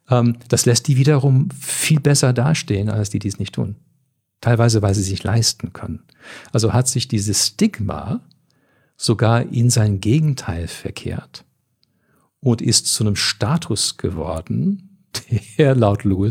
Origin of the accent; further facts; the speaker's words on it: Canada; Ich komme ja aus Kanada und ich war schon sehr in diesem Fahrwasser, schon als ich an der Uni war.